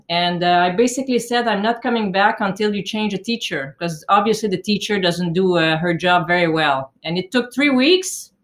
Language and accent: English; Asbestos, Quebec, Canada; I grew up in a small mining town in the Eastern Townships in Quebec. It's a town called Asbestos. And this is where I spent all of my childhood.